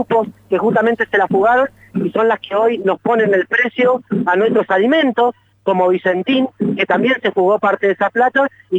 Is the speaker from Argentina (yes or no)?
yes; Argentina; lo que producimos como argentinos